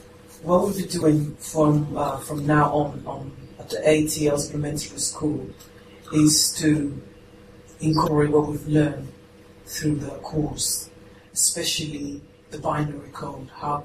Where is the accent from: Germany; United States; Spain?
Spain; English is a second language; moved away as an adult; I was raised in Spain. I was from Spain, and I came to this country just with the idea of improving my English.